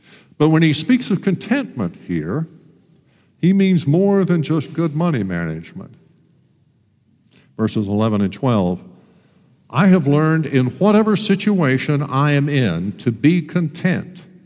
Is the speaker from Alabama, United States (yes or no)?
yes; Alabama, United States; The kind of guy that we used to joke about when I was growing up in Alabama